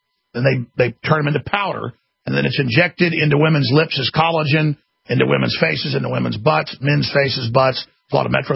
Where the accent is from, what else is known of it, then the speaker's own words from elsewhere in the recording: Dallas, Texas, United States; Best thing that ever happened to me was growing up in Dallas and having quite a few rough scrapes.